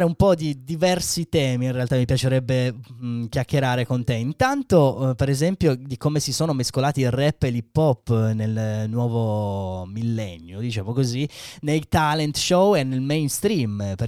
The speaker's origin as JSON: {"language": "Italian", "town": "Turin", "region": "Piedmont", "country": "Italy", "said": "molto più approfondito di noi che siamo torinesi"}